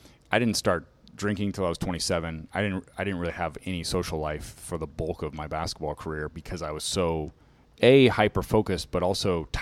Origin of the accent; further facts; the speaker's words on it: Meriden, Kansas, United States; I obviously, growing up in Meriden, Kansas, population 700 white people, I was exposed to a different ethnic side of the world